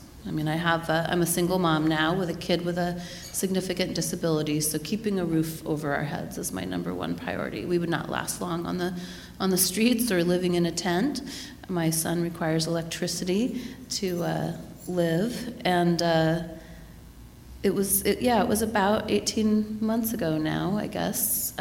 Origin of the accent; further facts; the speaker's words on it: Gales Creek, Oregon, United States; also born or lived in Sherwood / Portland; I was born and raised in the Portland metro area. I actually spent my childhood in Gales Creek, which is out past Forest Grove, and my youth in Sherwood. And I have lived in Portland continuously since 1988.